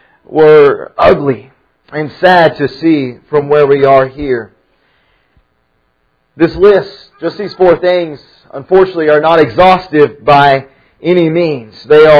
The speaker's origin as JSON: {"language": "English", "region": "Tennessee", "country": "United States", "tie": "born or raised there", "said": "the shootings of the Marine base in Chattanooga, Tennessee, near my hometown"}